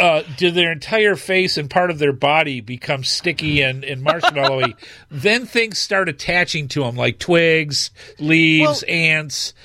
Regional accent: Detroit, Michigan, United States; I'm from Detroit.

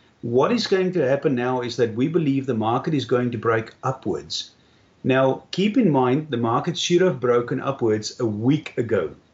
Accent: South Africa; I grew up in South Africa in an orphanage.

